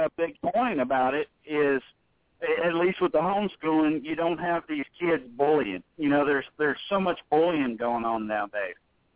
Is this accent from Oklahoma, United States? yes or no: no; Wilmington, Ohio, United States; born there; my parents were born and raised in Athens, Ohio, and all my family's up there, and that's where I was born in Wilmington, Ohio, outside of Cincinnati.